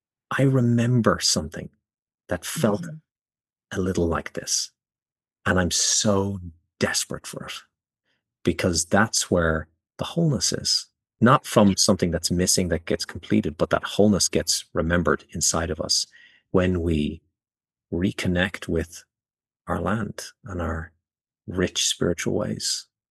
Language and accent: English; Ireland; now in United States; growing up in Ireland